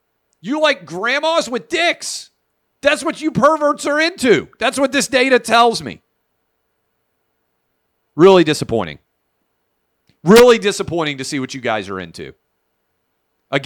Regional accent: Tennessee, United States; Tennessee, my home state, giantess, which I don't even know.

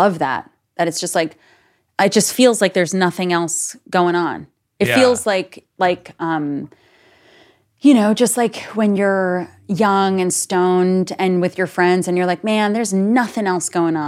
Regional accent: New York, United States; I grew up on Long Island in the 90s, and it was very – and with, like, Italians, not – Jews. I grew up with mostly Italians.

